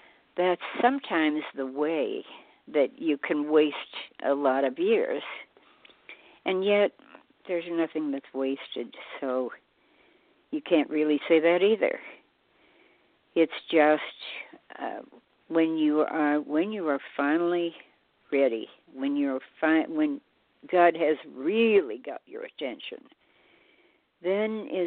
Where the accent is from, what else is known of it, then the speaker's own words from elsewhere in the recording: the South, United States; born there; I was born in the Bible Belt.